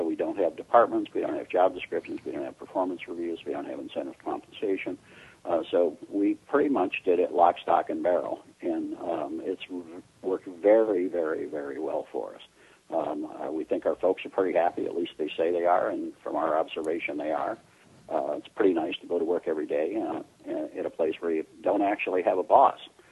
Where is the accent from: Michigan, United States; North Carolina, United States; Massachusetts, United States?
Michigan, United States; Detroit; I'm an old guy, so it was a long time ago. I was working in Detroit. I was born and raised in Detroit, and I was working in the auto industry in the 1980s